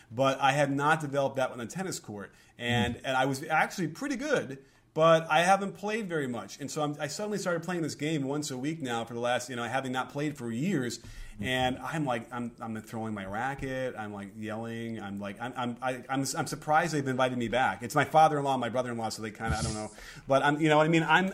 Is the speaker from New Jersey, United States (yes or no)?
no; Chicago, Illinois, United States; And I grew up in Chicago watching that.